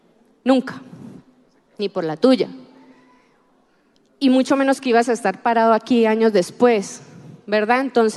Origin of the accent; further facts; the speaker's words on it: Tunía, Cauca, Colombia; vengo de Tunía, Cauca.